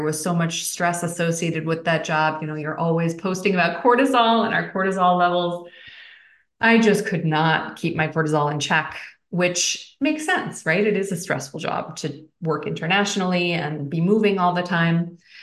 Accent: New York, United States; I am from New York. The subway is second nature to me.

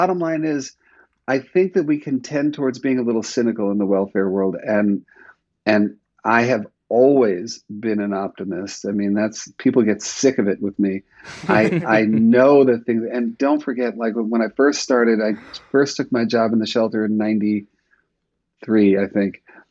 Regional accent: Manhattan, New York, United States; Yeah, and you know, I'm a New Yorker. I don't know if you know that. But, Manhattan is real

